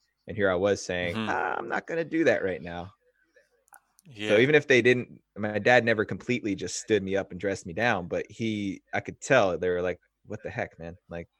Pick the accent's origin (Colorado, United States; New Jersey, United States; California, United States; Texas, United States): New Jersey, United States; My whole family lives on the East Coast. I was born and raised in New Jersey, with the New York City skyline about 7 miles away.